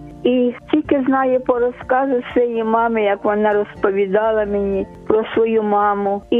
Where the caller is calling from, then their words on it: Kyiv, Ukraine; Я з Києва, з Оболоні.